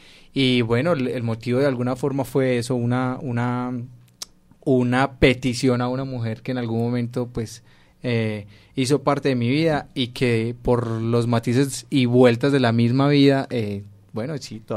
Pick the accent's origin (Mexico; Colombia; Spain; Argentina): Colombia; es un deber como grupo y como músicos colombianos aportarle a esa visión de país que tenemos